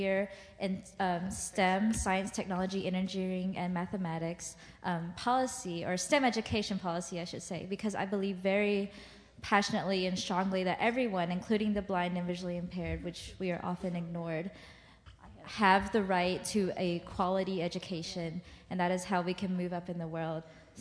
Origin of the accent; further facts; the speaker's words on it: Alabama, United States; I have one correction to make. I'm actually from Alabama. Alabama represent.